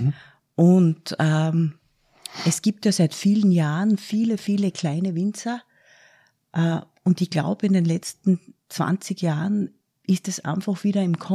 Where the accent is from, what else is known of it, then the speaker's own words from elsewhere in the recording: Styria, Austria; moved away as an adult; weil ich bin keine Kärntnerin, sondern eigentlich bin ich, oder ganz sicher bin ich in der Steiermark geboren und war 38 Jahre in der Steiermark